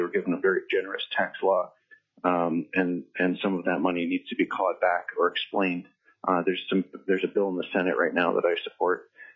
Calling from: Juneau, Alaska, United States; I'm calling from Juneau, and I'm just here representing myself today.

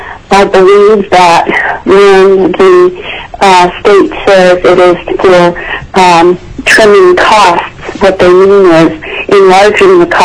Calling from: Anchorage, Alaska, United States; I'm calling from Anchorage, Alaska

